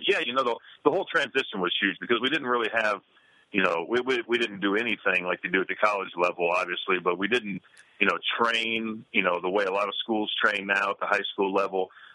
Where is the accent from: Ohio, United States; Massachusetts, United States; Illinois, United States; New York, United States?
Ohio, United States; Greenville; I grew up in Greenville, Ohio, which is basically west central Ohio.